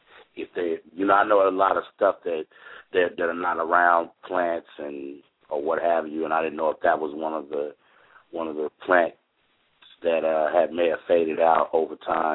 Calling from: Anderson, Indiana, United States; I'm calling from Anderson, Indiana.

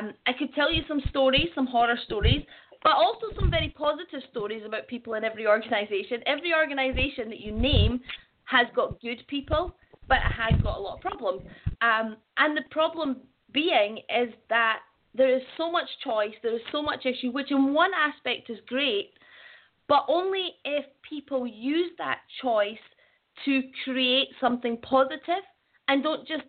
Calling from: Scotland, United Kingdom; I'm tuning in from Scotland in the UK.

